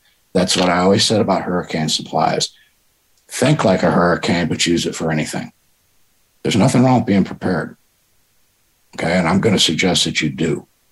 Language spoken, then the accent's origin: English; Florida, United States; Bear in mind, I'm from Florida.